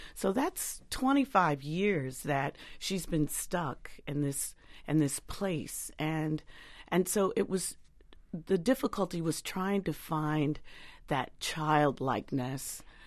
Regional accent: Detroit, Michigan, United States; Not in Dearborn, in Detroit. I grew up in Detroit.

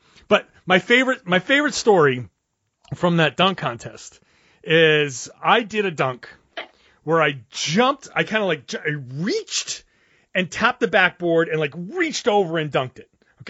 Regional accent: Pawtucket, Rhode Island, United States; I grew up in Pawtucket, Rhode Island.

